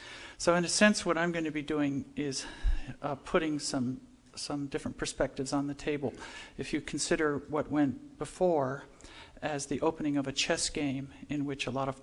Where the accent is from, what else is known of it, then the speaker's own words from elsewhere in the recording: Indonesia; also born or lived in Philippines; my parents were missionaries, and I grew up in Indonesia and the Philippines in the Episcopal Church tradition.